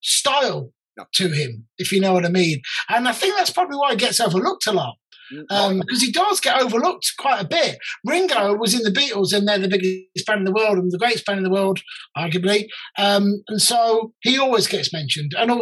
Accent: West Midlands, United Kingdom; I'm from the Black Country

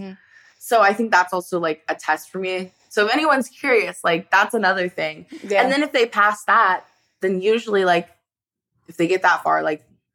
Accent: Sweden; now in United States; I live in Arizona, but like I'm from Sweden.

